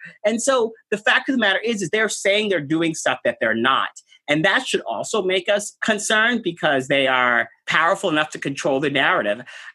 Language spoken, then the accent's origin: English; New York City, New York, United States; I hate going to DC. It's like not my favorite thing. I'm a New Yorker.